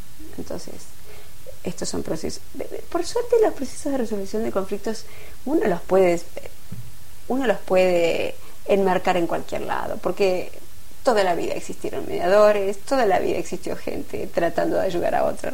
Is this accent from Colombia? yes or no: no; Buenos Aires, Argentina; nosotros vinimos de Buenos Aires. Y Buenos Aires es una metrópoli, digamos, para el país.